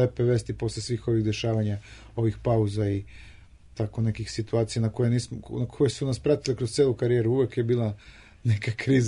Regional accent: Čačak, Šumadija and Western Serbia, Serbia; a ja isto rodom iz Čačka.

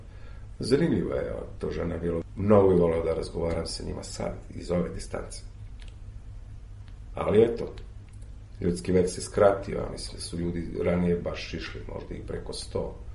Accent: Samarinovac, Toplica District, Serbia; also born or lived in Prokuplje; Rođen sam u Prokuplju, do svoje 9. godine sam živeo u Dobričkoj Ravnici, to je Toplica. To vam je u selu Samarinovac.

